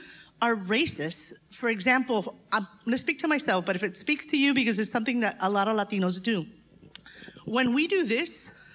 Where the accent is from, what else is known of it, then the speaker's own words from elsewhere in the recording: Miami, Florida, United States; And I was the first one born here. So I was born and raised in Miami. So I thought that I was Americana, right?